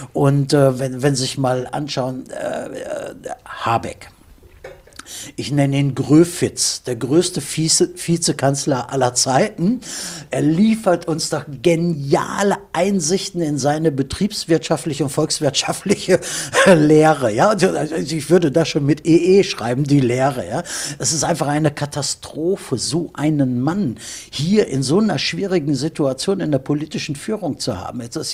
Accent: Germany; Also ich bin Deutscher, in Deutschland geboren

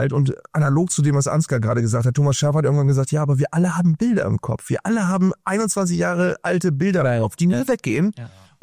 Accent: Germany; Gestern war eine Veranstaltung in der Nähe von Bremen, dem Ort, wo ich aufgewachsen bin

